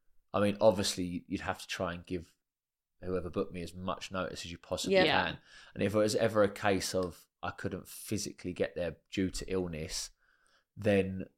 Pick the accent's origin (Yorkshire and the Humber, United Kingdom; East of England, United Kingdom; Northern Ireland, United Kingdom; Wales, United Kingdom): East of England, United Kingdom; I'm from Essex. And I am an Essex boy